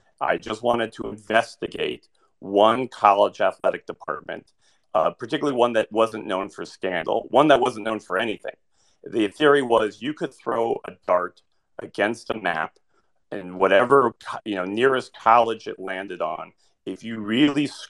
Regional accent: New Mexico, United States; moved away; Though I don't live there anymore and I didn't attend the school, I am from New Mexico, so I picked the University of New Mexico

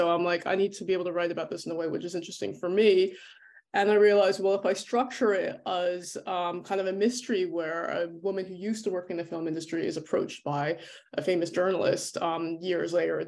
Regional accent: New Jersey, United States; moved away as an adult; also born or lived in Ireland; now in London, United Kingdom; So I'm from New Jersey originally, but I moved to Ireland and then London in my early 20s.

